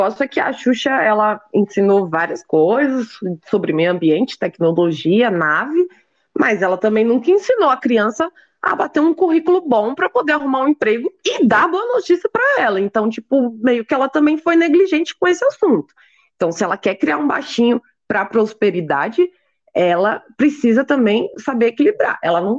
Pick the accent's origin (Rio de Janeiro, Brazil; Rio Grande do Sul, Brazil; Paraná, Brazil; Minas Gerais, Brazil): Rio de Janeiro, Brazil; also born or lived in Vitória; eu passei a minha infância barra adolescência no Rio